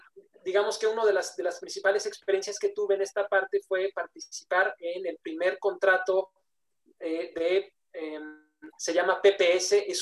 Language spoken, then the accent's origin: Spanish; Mexico City, Mexico; born there; no solamente porque es donde nací, y donde nacieron gran parte de mi familia, de mi padre, por ejemplo, ¿no? Sino además porque es un lugar maravilloso, es único en el mundo.